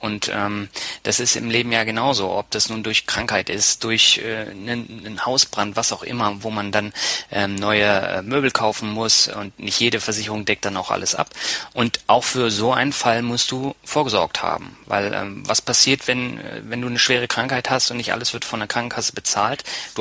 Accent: Berlin, Germany; also born or lived in Lübeck; ich bin ja nicht in Norddeutschland groß geworden. Ich bin zwar hier geboren, aber ich bin in Berlin groß geworden.

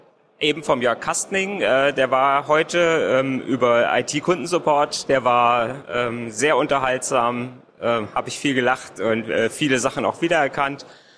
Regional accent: Hesse, Germany; ich komme aus Nordhessen

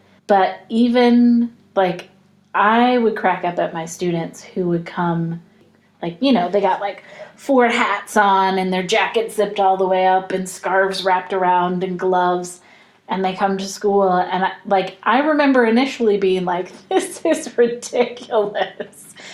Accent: Florida, United States; because I grew up in the South, where it's humid all the time. Like, I grew up in Florida, mostly, where, you know, you walk outside and you're immediately dripping in sweat.

